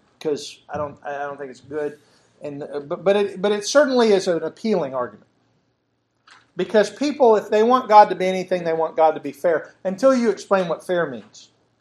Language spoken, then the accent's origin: English; United States; born there; You know, I was born in America, the freest land that has ever been.